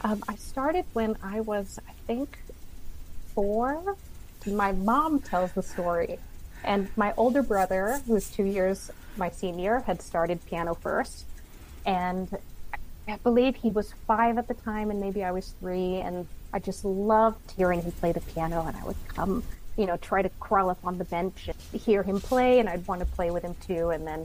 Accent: Savannah, Georgia, United States; I was born and raised in Savannah, and I went to the Savannah Arts Academy.

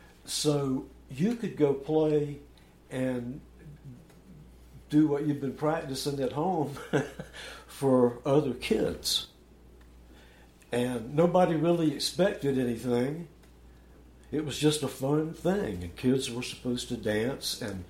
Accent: Savannah, Georgia, United States; My family's not from here, but I grew up in Savannah.

